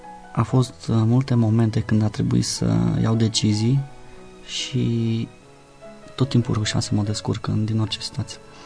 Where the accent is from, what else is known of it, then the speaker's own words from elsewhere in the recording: Lupeni, Hunedoara County, Romania; Din Lupeni provin. Părinții mei au venit în Lupeni ca să muncească.